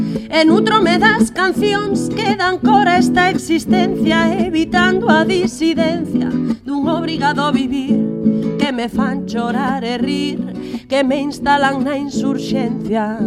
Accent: Galicia, Spain; mujer de Galicia. O sea, por lo tanto, yo no soy más que una sombra de todas las mujeres mayores de mi tierra

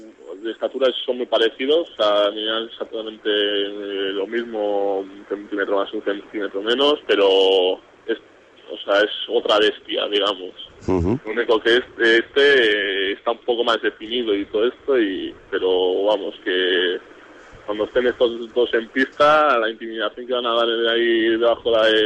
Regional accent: Bilbao, Basque Country, Spain; soy de Bilbao, sí.

